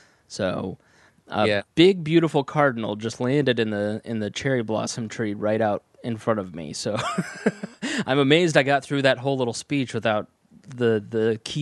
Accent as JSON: {"language": "English", "town": "Plainfield", "region": "Indiana", "country": "United States", "tie": "born or raised there", "said": "I grew up in Plainfield, Indiana. It's a suburb of Indianapolis."}